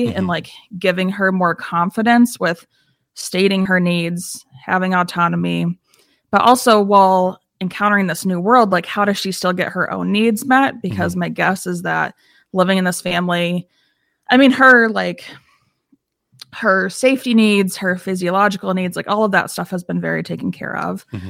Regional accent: the South, United States; So like I grew up in the South, and I came from this very, Southern religious culture

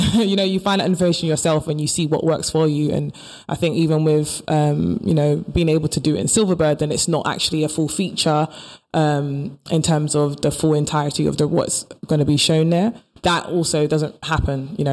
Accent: Ghana; You know, I love being Ghanaian. That's number one. That's who I am.

